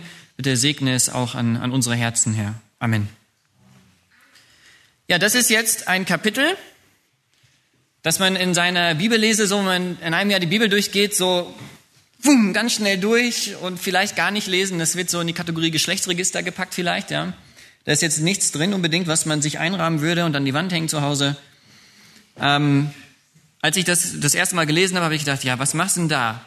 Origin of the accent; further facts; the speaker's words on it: Höxter, North Rhine-Westphalia, Germany; Ich bin ja in Höxter aufgewachsen, aus Westfalen. Das ist ganz an der Grenze zu Niedersachsen.